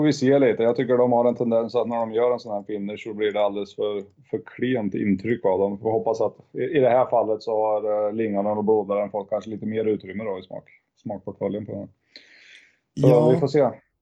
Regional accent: Sweden; så som svensk så ska man ju inte använda korn när man pratar svenska

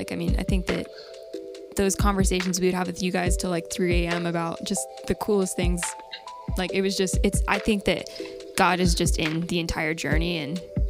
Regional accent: Riverside, California, United States; now in Nashville, United States; because we grew up in Riverside, California. And so we were pretty isolated down there.

